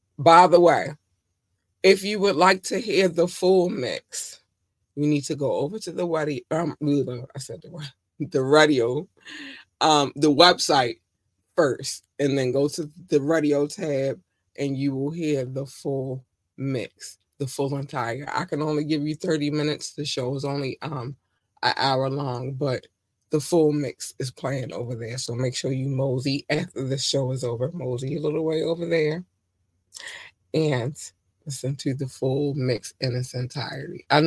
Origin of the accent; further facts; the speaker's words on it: Baltimore, Maryland, United States; That's one thing I love growing up in Baltimore.